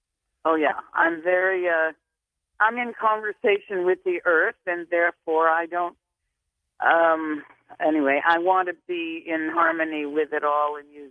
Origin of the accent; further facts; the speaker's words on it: Virginia, United States; I'm from Virginia. I was brought up with the Founding Fathers' blood running in my veins.